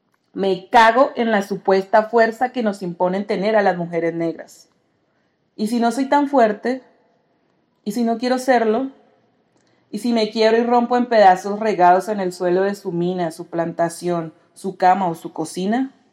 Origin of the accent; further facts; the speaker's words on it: Quibdó, Chocó, Colombia; born there; also born or lived in Bogotá; now in Cali, Colombia; Soy una mujer negra queer, nací en Quibdó, más que todo viví en Bogotá y ahora vivo en Cali.